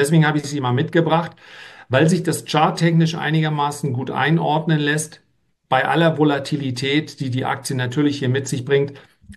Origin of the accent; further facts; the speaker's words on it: Northern Germany, Germany; aber als Norddeutscher gehe ich da bescheiden und demütig ran.